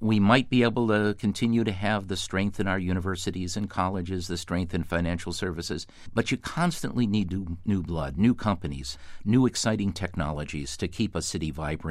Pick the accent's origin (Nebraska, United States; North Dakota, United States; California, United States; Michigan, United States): Michigan, United States; Detroit; You know, I grew up in Detroit, Michigan, where you had General Motors, Ford, and Chrysler paying very, very good wages.